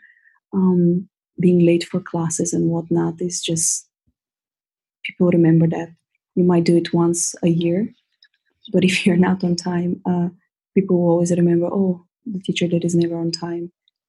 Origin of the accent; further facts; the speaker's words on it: Bulgaria; English is a second language; I find that I come across more authentic in English, which is not even my native language. But the first time I remember when I had to go back home to Bulgaria to teach a yoga class in my own language, it was so difficult.